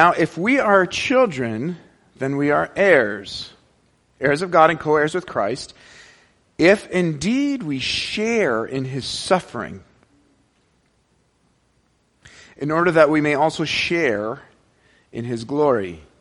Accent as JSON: {"language": "English", "country": "Canada", "said": "Now, I want to share with you a concept that I understand more as a Canadian, and so I want to share that with you."}